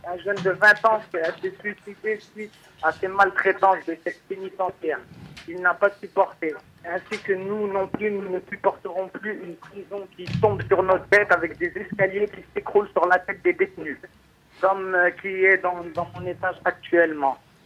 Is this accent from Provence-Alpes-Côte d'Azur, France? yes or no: no; Nantes, Pays de la Loire, France; je suis originaire de Nantes.